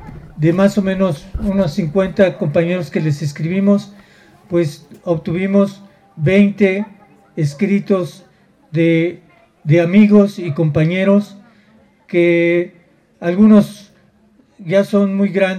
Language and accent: Spanish; Oaxaca, Mexico; a pesar de que soy oaxaqueño, vallisto